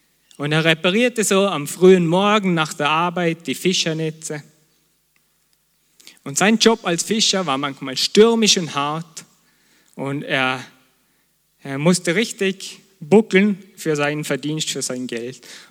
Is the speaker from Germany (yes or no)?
no; Vorarlberg, Austria; Ich meine, Gott ist sich doch im Klaren, dass er mich als Vorarlberger geschaffen hat.